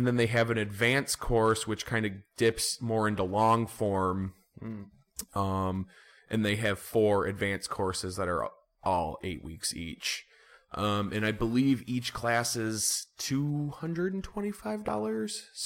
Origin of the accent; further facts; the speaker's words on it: Dearborn, Michigan, United States; I usually tell people if they don't know what Dearborn is, mm-hmm. I'll just be like, "I'm from Detroit,"